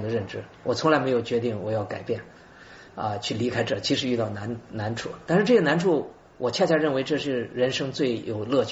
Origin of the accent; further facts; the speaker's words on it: Shaanxi, China; 我实际上是土生土长的，至少是三代人吧，是陕西人。我出生在陕西农村。所以我在农村度过了十六七年